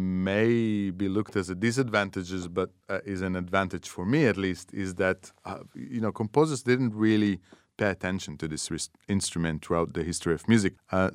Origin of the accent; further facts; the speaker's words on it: Be'er Sheva, Southern District, Israel; So I grew up in Be'er Sheva in Israel, and, you know, the mandolin is not a popular instrument there